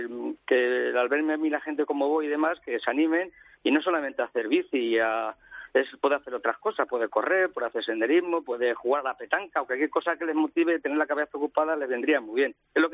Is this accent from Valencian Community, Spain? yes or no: no; Alcalá de Henares, Community of Madrid, Spain; andar por la noche un poquito por Alcalá de Henares, que soy de Alcalá de Henares, pues ahí voy.